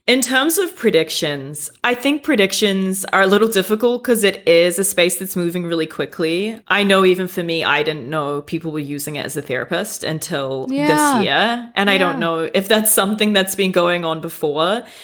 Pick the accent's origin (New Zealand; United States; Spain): New Zealand; I'm from New Zealand, so I call my mom and I FaceTime my family.